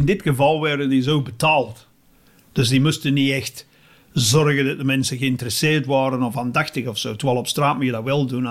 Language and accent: Dutch; England, United Kingdom; Dutch is a second language; ik als Engelsman, sorry.